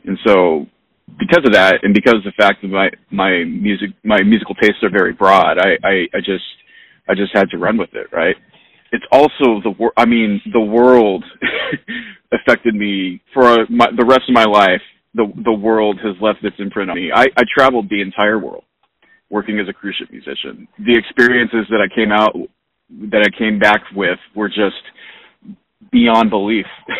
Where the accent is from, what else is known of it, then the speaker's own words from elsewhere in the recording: California, United States; Yep, born and raised in Orange County, yeah.